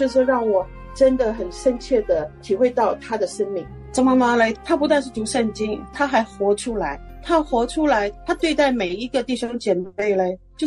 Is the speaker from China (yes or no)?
yes; Hunan, China; 最重要是我们都是老乡，我们都是湖南人